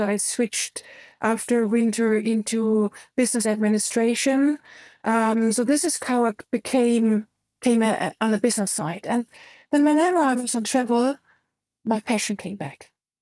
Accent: Germany; I grew up in Eastern Europe, in East Germany, because I think Eastern Germany is part of Eastern Europe.

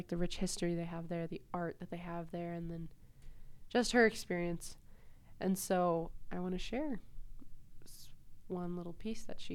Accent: Seattle, Washington, United States; she lives in Seattle, I grew up in Seattle, so we got to bond over that.

